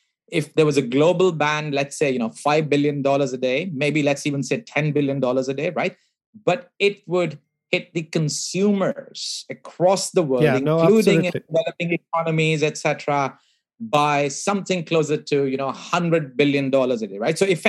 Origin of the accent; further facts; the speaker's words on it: India; I grew up in India